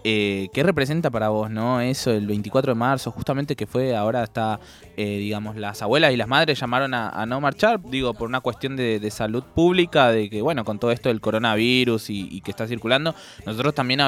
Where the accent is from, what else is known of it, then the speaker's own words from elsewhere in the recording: Paraguay; Yo soy paraguayo, y ahí está la cuestión.